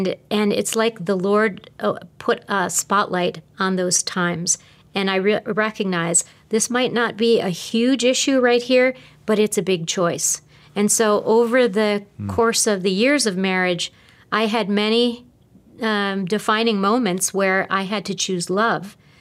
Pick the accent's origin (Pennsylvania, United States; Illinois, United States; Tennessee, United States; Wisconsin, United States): Wisconsin, United States; when I would go back to Wisconsin, my hometown, would go and visit my family.